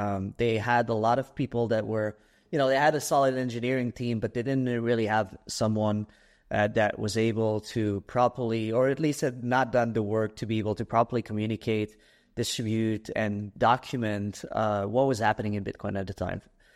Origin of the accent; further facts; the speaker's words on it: Quebec City, Quebec, Canada; I'm from Canada, small city. I mean, I'm from Quebec City, Canada.